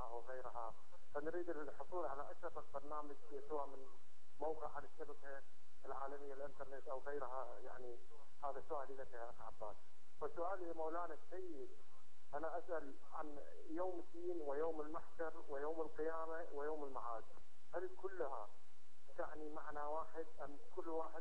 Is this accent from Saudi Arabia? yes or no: no; Iraq; فنحن إخوانك من العراق